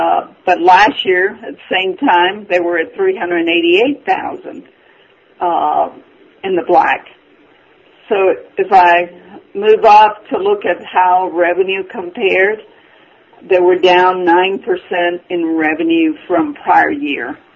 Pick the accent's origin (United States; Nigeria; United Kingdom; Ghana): United States; Southern United States; I'm a Southerner. I can't help it.